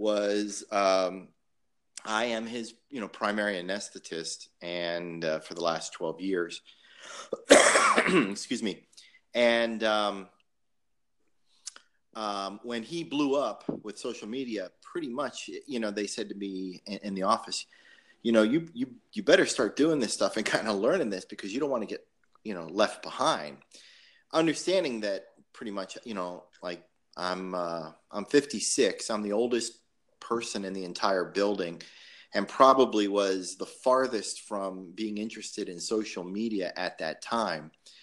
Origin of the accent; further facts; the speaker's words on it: Davie, Florida, United States; Oh yeah, I grew up just outside of Davie.